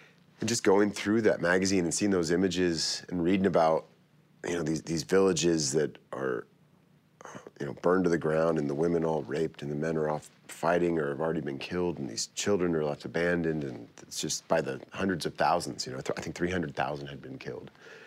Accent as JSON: {"language": "English", "country": "United States", "said": "I convinced them that, look, I'm an American. I don't have anything."}